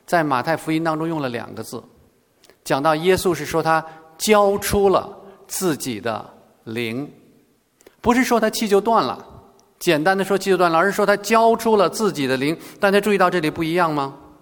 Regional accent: China; 这个描述啊，对我们中国人来讲描述的是什么？是死，对吧？

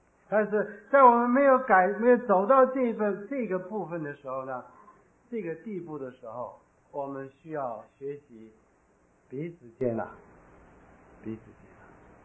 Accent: China; 我觉得那太上了以后还是中国人呢，我们中国人会让了，要让牧师先吃，对不对？

